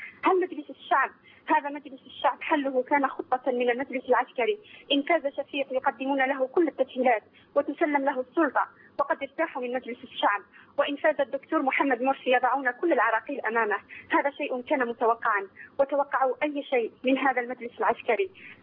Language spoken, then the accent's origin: Arabic; Algeria; كما حدث عندنا في الجزائر